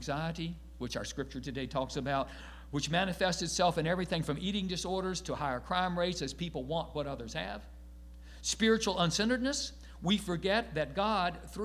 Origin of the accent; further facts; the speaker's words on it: Virginia, United States; He must have known I was from Virginia, where we don't have such things.